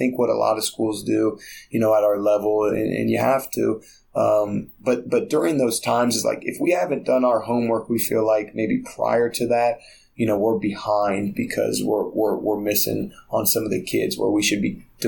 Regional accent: Columbus, Ohio, United States; Yeah, thankfully for me, growing up in Columbus, I know a ton of them.

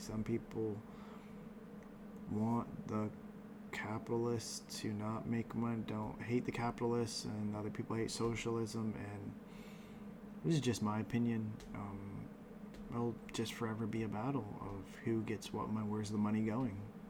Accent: Canada; Sorry saying you guys, because I'm from Canada, so I refer to Americans as you guys.

